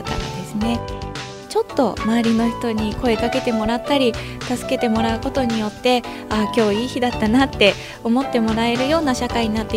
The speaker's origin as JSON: {"language": "Japanese", "town": "Yokkaichi", "region": "Mie", "country": "Japan", "tie": "born or raised there", "said": "2017年の春頃に自分の地元である四日市市でも理解をいただきたくて"}